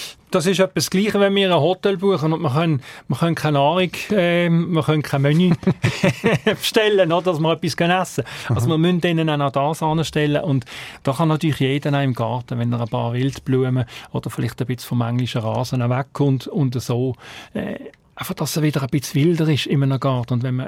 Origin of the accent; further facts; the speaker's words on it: Aargau, Switzerland; Also, ich komme aus dem Fricktal, wenn ich im Moment schaue, was dort alles verbaut wird